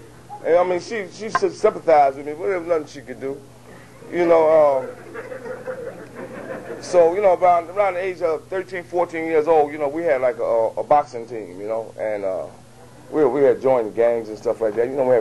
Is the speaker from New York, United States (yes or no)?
yes; Brooklyn, New York, United States; Because I was born in Brooklyn. And I stayed in Brooklyn for a while. And then I moved out to Jamaica, Queens.